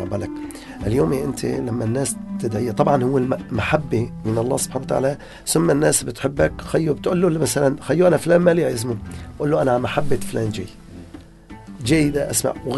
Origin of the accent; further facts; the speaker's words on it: Aleppo, Aleppo Governorate, Syria; نحن كان يمكن عندنا في حلب شيء مشكلة كبيرة